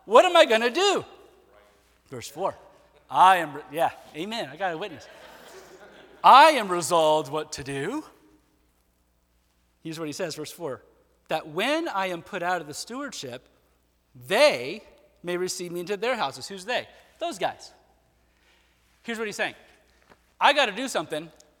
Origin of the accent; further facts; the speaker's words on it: Nebraska, United States; So I'm from Nebraska, so we've got corn and beans, all right?